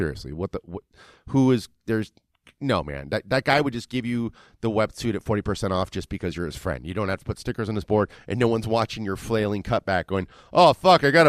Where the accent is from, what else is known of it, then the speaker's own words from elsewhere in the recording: Huntington, California, United States; we moved back down to the suburbs to be close to our family, and I grew up in Huntington, and it's only like, you know, an hour away from LA.